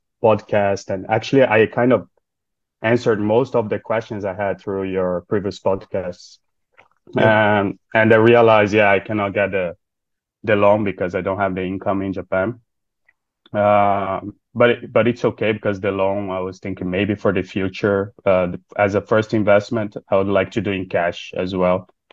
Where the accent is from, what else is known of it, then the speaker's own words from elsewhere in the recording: Brazil; English is a second language; now in Qatar; But my income is from Qatar. But I'm from Brazil originally. We are just in Qatar for work.